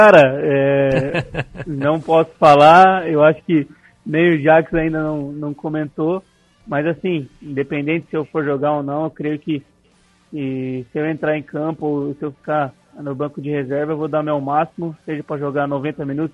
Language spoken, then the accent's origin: Portuguese; Pato Branco, Paraná, Brazil; Eu sou natural de Pato Branco, no Paraná.